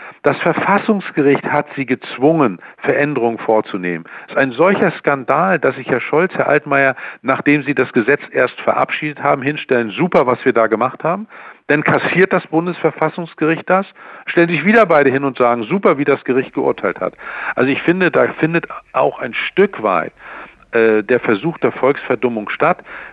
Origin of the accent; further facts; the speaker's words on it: Mecklenburg-Vorpommern, Germany; Ich komme, wie ich sagte, aus Mecklenburg-Vorpommern.